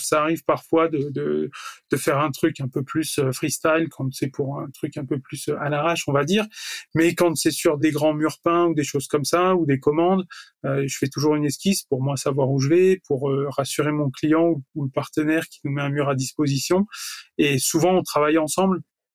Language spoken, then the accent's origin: French; L'Isle-d'Abeau, Auvergne-Rhône-Alpes, France; on est lyonnais, effectivement. Mais à la base, on n'était pas de Lyon même. Je te disais qu'on habitait à la campagne. On vient de l'île d'Abo, donc dans le Nord Isère, un espèce de désert culturel coincé entre Lyon et Grenoble.